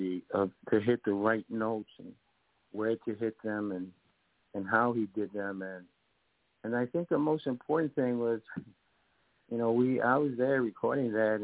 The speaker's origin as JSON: {"language": "English", "town": "Bronx", "region": "New York", "country": "United States", "tie": "born or raised there", "also_born_or_lived": "Puerto Rico", "said": "I was born in Puerto Rico. Grew up in the Bronx, and ended up traveling during my college days to California, and ended up in California."}